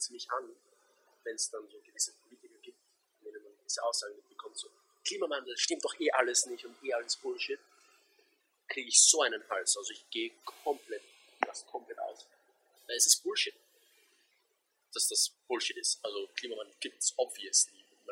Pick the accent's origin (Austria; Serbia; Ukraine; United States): Austria; so als Österreicher in einer gemäßigten Zone